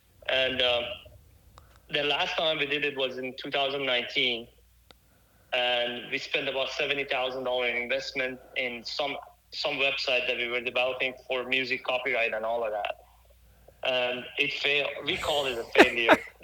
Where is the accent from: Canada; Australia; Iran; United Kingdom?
Iran; English is a second language; moved away as an adult; now in United States; I'm from Iran originally, and I came here in 2009.